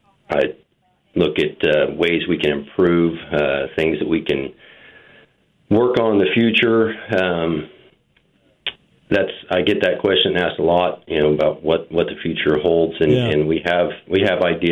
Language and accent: English; Wichita, Kansas, United States; I grew up in Wichita. Attended Wichita schools, graduated from Northwest High School